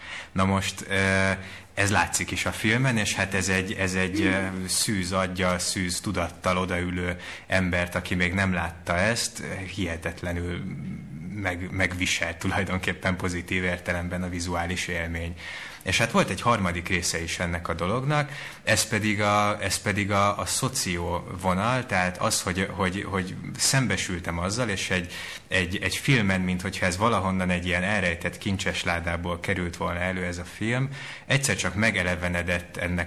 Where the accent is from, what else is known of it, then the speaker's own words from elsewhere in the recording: Budapest, Hungary; aki harmadik generációs budapesti vagyok